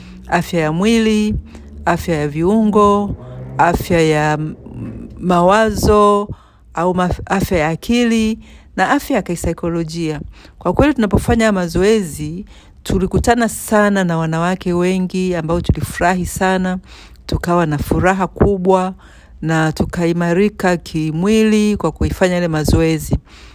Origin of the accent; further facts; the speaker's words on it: Tanzania; now in Australia; naishi hapa Australia ya Kusini. Ninatoka Tanzania